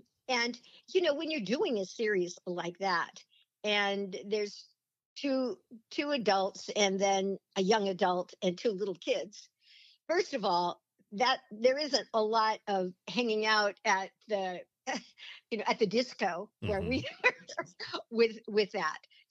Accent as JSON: {"language": "English", "region": "California", "country": "United States", "tie": "born or raised there", "also_born_or_lived": "Long Beach", "said": "I was born in Long Beach and in California, and we lived in Baldwin Hills and we lived in Beverly Hills."}